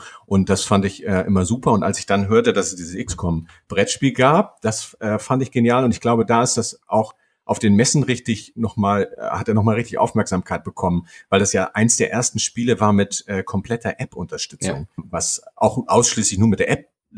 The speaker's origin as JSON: {"language": "German", "region": "Hamburg", "country": "Germany", "said": "im realen Leben komme ich aber aus Hamburg"}